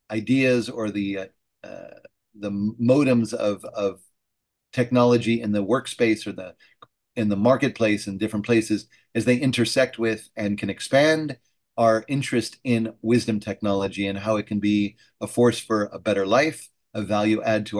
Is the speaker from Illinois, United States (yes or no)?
yes; Chicago, Illinois, United States; also born or lived in New Orleans / New York City; now in Austin, United States; I've been in Austin for 25 years. I come from the Chicago area. I've lived in New Orleans and New York City